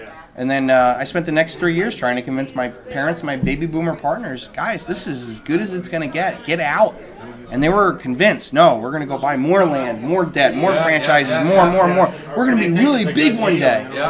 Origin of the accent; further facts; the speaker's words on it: Cleveland, Ohio, United States; Jump on her, Cleveland.